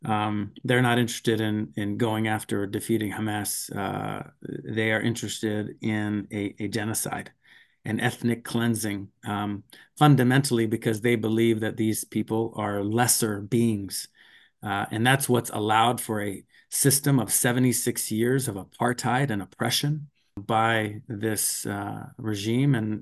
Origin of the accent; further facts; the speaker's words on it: Roanoke, Virginia, United States; also born or lived in Ohio; specific district is in the Roanoke Valley, where I've grown up my whole life. After we came here when I was three from Ohio, and with my wife and three kids, we've loved living here in Western Virginia.